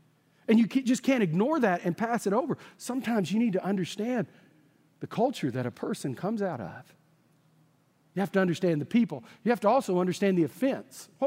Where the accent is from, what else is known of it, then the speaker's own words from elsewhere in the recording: Texas, United States; And we know that's true because I'm from Texas and we never tell tall tales.